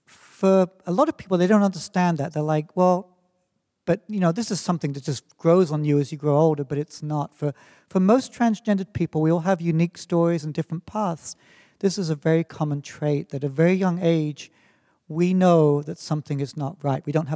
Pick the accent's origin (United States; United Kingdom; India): United Kingdom; England; born there; I was born in England in 1957